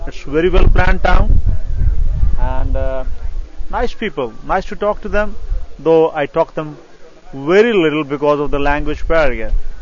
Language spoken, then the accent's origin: English; Pakistan; I'm from Pakistan, and I'm here on a secondment working with AJIP for 1 year